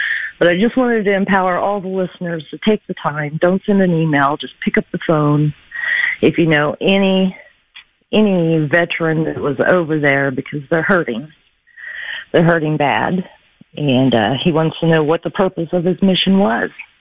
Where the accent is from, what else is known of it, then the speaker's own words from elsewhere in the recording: United States; And as American, just a civilian, I don't know what to do.